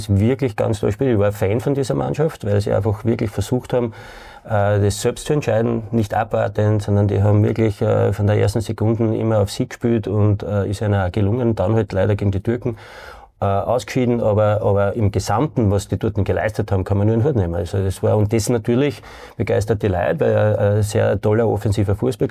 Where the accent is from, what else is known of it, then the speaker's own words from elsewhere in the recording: Vienna, Austria; Wir sind eigentlich miteinander aufgewachsen. Wir sind beide aus Floridsdorf.